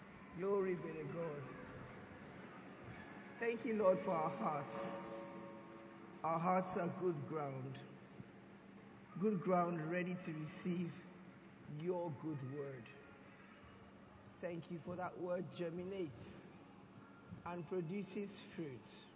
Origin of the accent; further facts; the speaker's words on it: Port Harcourt, Rivers, Nigeria; I'm from Prakot. That means sometimes I preach in English, and sometimes I preach in Pidgin English.